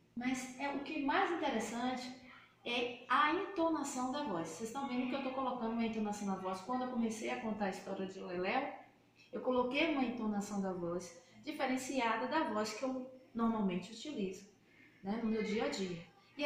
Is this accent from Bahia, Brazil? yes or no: yes; Salvador, Bahia, Brazil; Sou de Salvador, nasci em Salvador, fiz vários cursos em Salvador